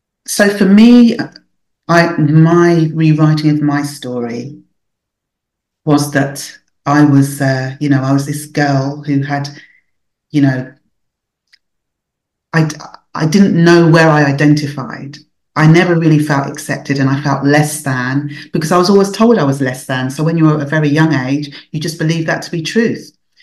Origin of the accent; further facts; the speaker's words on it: Nigeria; I'm Nigerian, and da da da. And I just thought, oh my gosh, I don't want him to know I'm Nigerian, because he's going to ask me something in my language and I'm not going to understand